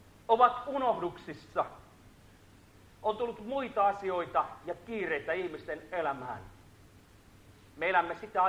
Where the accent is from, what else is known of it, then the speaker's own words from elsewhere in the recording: Salo, Southwest Finland, Finland; Meillä Turussa, me olemme Saloista, mutta Turussa kokoonnumme joka kuukausi